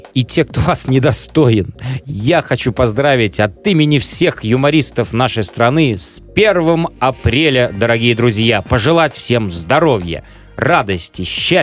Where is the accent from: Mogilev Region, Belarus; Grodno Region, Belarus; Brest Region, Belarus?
Grodno Region, Belarus; Lida; конечно же, будут концерты в Лиде. Я недавно там был, в марте месяце, вот буквально недавно, 2-3 недели. Мой родной город.